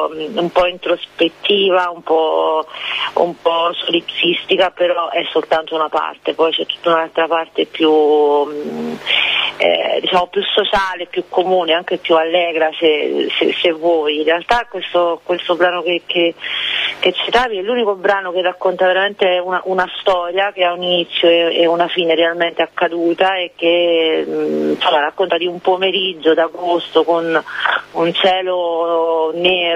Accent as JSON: {"language": "Italian", "town": "Salerno", "region": "Campania", "country": "Italy", "lives_now": "Florence, Italy", "said": "visto che vengo da Salerno ma vivo a Firenze"}